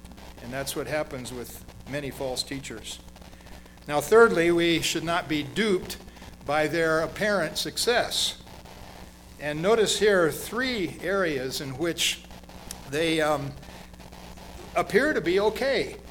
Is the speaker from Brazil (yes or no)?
yes; Brazil; I grew up in Brazil